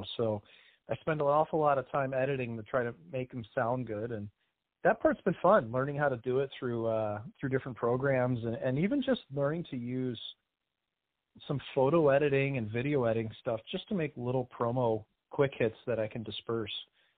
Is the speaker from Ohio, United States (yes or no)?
no; St. Louis, Missouri, United States; I was really just more happy for my hometown of St. Louis